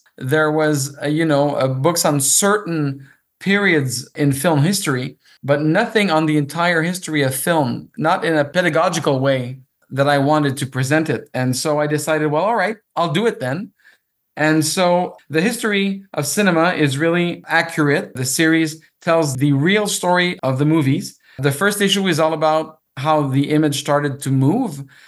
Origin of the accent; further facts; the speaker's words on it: Quebec, Canada; I'm perfectly bilingual. I'm from the Outaouais region, so I can read as comfortably in French as in English